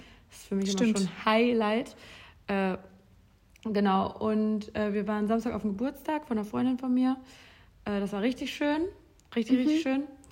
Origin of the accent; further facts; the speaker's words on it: Mönchengladbach, North Rhine-Westphalia, Germany; Ich komme aus Gladbach, sagt man. Ich komme aus Gladi. Ich bin Gladi.